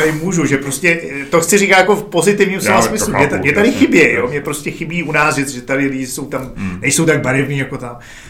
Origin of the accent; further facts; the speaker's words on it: Prague, Czechia; also born or lived in United States; jako jak jsem Pražák, já jsem opravdu takový ten línej, jako prostě trošku jako s bohemskými sklony, prostě Pražák